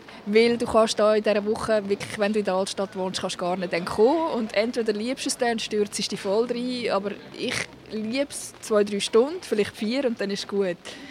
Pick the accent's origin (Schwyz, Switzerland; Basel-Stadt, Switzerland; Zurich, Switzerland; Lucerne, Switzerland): Lucerne, Switzerland; Ich bin in der Agglomeration aufgewachsen, ja. Aber schon immer das Herz in Luzern gehabt.